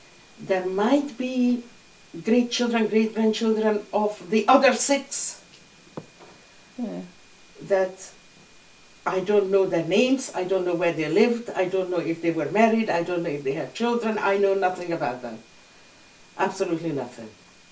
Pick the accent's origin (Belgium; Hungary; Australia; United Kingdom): Hungary; Budapest; But I never actually lived there. I grew up in Budapest.